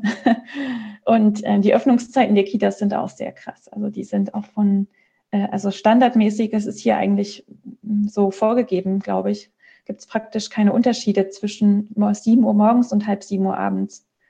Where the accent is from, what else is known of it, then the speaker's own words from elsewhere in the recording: Germany; moved away; Ich kenne das, also wie man vielleicht hört, ich komme aus Deutschland, aber ich habe eben noch viele oder Freunde und Verwandte natürlich in Deutschland